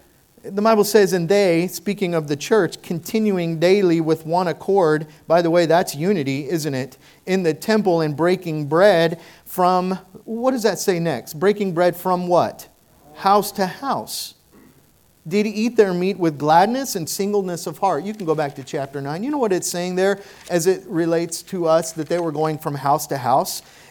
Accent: Oklahoma, United States; I am from Oklahoma. You can go ahead and say amen. Anyway, so I'm from Oklahoma. I was raised in a family who are Oklahoma Sooners fans, which is a football team in Oklahoma

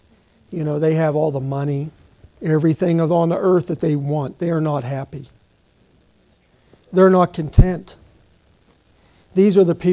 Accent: United States; born there; now in Arizona, United States; She was born down south, and I was born up north. She lived her adult life up north. She went from the south to north. I went from the north, and I'm down in Arizona, right?

